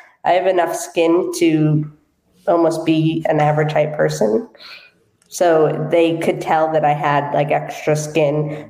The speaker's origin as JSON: {"language": "English", "town": "Boston", "region": "Massachusetts", "country": "United States", "tie": "born or raised there", "said": "So I grew up in the Boston area."}